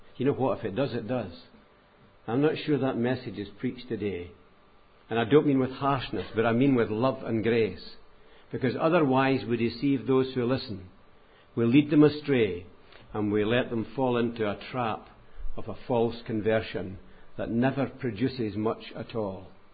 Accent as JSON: {"language": "English", "country": "United States", "said": "it's not a heavy book, I'm an American"}